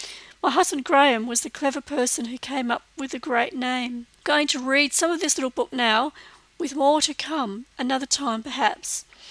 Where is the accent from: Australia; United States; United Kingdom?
Australia; Mallala, South Australia; I'm not actually from Gawler. I'm a ring-in from the Malalar district.